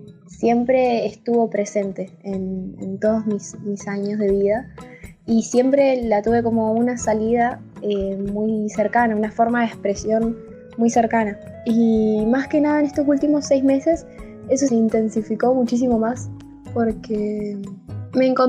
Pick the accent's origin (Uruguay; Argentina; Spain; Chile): Argentina; Plotier, Neuquén; tengo 17 años, soy de Plotier, Neuquén.